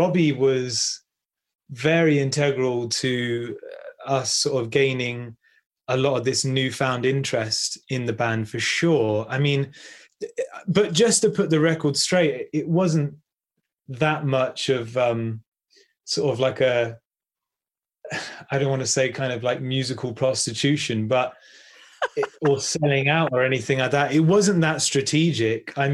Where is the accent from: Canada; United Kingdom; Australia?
United Kingdom; Bristol, South West England; I'm actually from Bristol, about an hour's north from here.